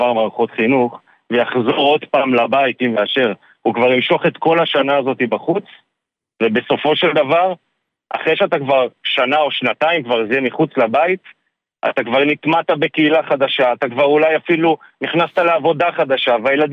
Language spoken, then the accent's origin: Hebrew; Ramot Naftali, Northern District, Israel; אני מרמות נפתלי. יישוב מפונה, נמצא ממש מול הכפרים שעדיין עומדים